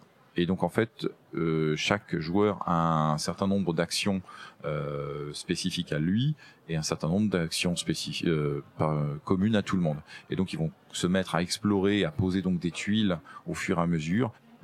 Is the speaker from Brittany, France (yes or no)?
yes; Brittany, France; Je suis breton et je parle breton.